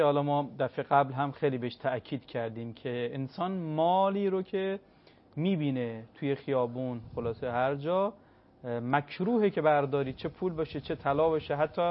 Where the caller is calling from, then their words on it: Borujerd, Lorestan, Iran; از بروجردم